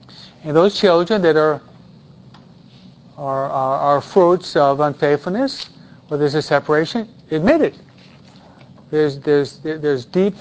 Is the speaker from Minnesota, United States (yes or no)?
no; New York, United States; I'm a New Yorker, we believe in common sense, no?